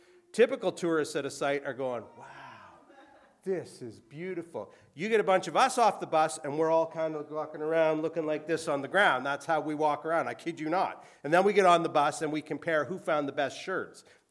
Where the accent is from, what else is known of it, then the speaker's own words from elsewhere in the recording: Hilton Beach, Ontario, Canada; also born or lived in Oshawa; And I tell them I grew up in Hilton Beach. And that's true. Most of my childhood grew up in Hilton Beach. I was born in Oshawa. I have no connection to Oshawa.